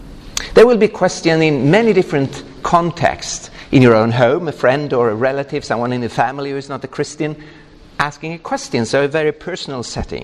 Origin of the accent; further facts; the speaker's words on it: Stockholm, Stockholm County, Sweden; I come from Stockholm, Sweden